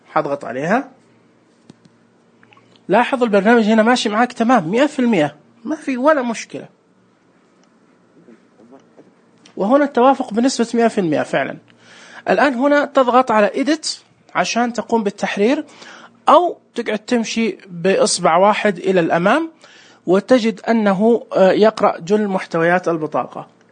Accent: Saudi Arabia; تعرفون عندنا في السعودية أحيانا تكون الأسماء متشابهة

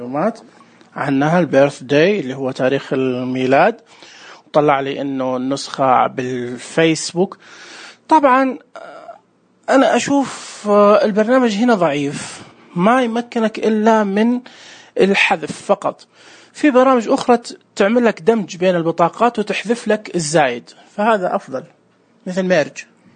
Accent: Saudi Arabia; تعرفون عندنا في السعودية أحيانا تكون الأسماء متشابهة

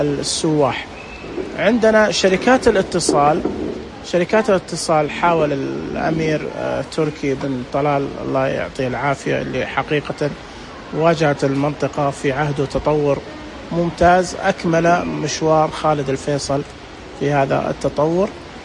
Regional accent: Taif, Makkah Province, Saudi Arabia; يعني إحنا عندنا في الطائف كثير من المشاريع ما تبدأ إلا في الصيف

